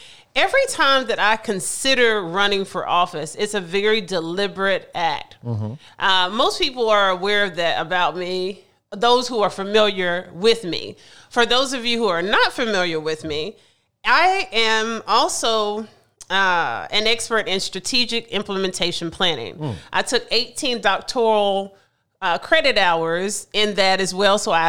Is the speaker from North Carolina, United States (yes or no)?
yes; Greensboro, North Carolina, United States; So I'm from Greensboro, North Carolina, mm-hmm. and I had the great privilege of attending predominantly Black elementary, middle school, and high school.